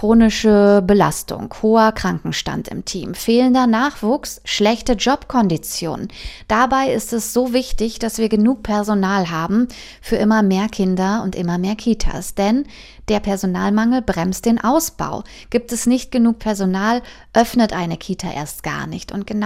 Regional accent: Tecklenburg, North Rhine-Westphalia, Germany; Ich komme ja aus Tecklenburg. natürlich, das ist sehr schön mit den Fachwerkhäusern.

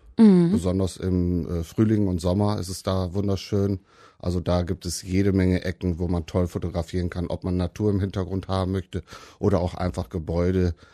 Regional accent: Rheine, North Rhine-Westphalia, Germany; ich komme hier aus Rheine, bin 47 Jahre alt

